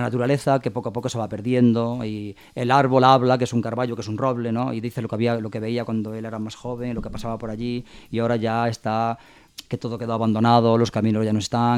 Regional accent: Galicia, Spain; un poema en gallego, como yo soy gallego.

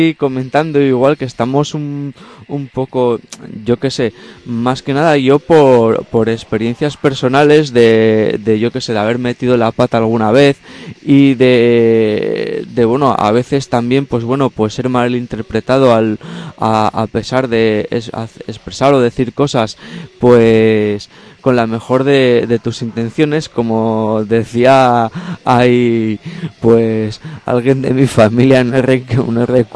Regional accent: Spain; nosotros somos pues dos gallegos, como dicen por allí

